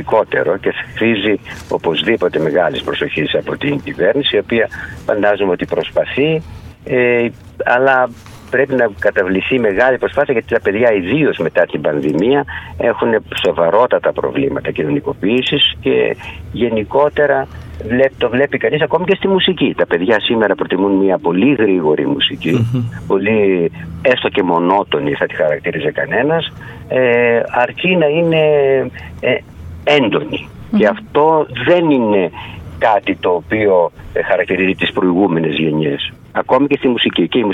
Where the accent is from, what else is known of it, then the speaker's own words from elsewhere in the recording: Kastoria, Western Macedonia, Greece; now in Thessaloniki, Greece; είναι στη Βόρεια Ελλάδα, είμαι στη Θεσσαλονίκη. Αλλά είμαι καταγωγή από πολύ κοντά σας. Είμαι από την Καστοριά.